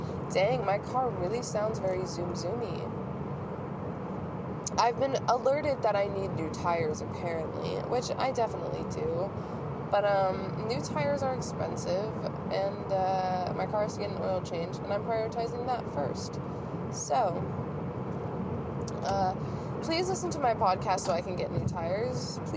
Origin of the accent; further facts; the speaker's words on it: Oregon, United States; I grew up in Oregon, so, like, I got my license in Oregon.